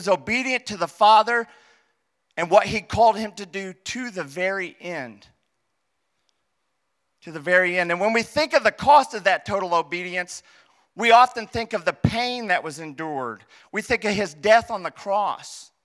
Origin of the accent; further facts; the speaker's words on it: Indianapolis, Indiana, United States; So we're from Indianapolis, and we had a family gathering at Western Bowl, which is on the west side of Indianapolis on Washington Street.